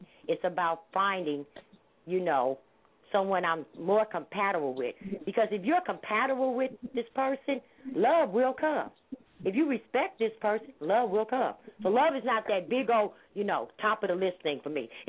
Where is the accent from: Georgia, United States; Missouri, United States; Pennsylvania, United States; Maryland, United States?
Missouri, United States; St. Louis; now in San Diego, United States; I'm originally from St. Louis. I'm out, I'm living here in San Diego, California right now with Mosque number 8.